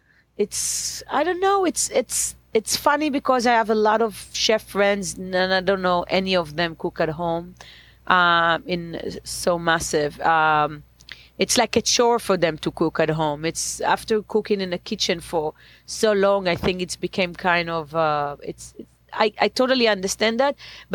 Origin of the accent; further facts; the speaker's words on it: Bnei Brak, Tel Aviv District, Israel; I grew up in Israel, very close to Tel Aviv, in a small town called Bnei Brak, for a very religious parent, Jewish, kind of orthodox. And that's mean, I was never been religious